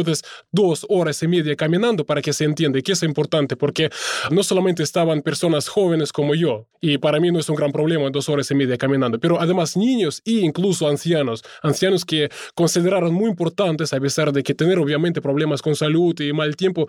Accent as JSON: {"language": "Spanish", "country": "Russia", "second_language": "Spanish", "said": "estuve hoy en las calles de Moscú, también estando, así diríamos, con mi pueblo, ¿no?"}